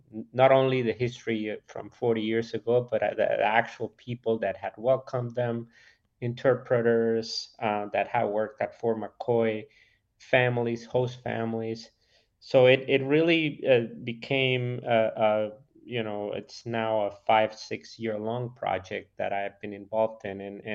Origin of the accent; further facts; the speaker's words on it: Cuba; now in La Crosse, United States; I am from Cuba, so I moved to La Crosse about 10 years ago, and I never expected to find a Cuban community in a small Wisconsin city like La Crosse.